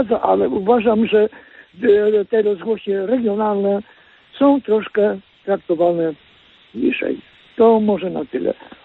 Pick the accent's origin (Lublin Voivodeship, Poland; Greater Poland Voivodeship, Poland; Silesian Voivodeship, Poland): Silesian Voivodeship, Poland; Mysłowice; bo ja jestem z Mysłowi ze Śląska